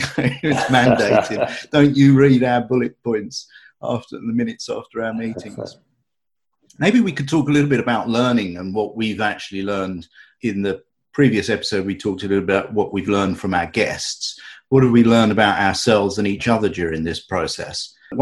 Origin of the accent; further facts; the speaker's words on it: United Kingdom; I'm British. I don't have an accent.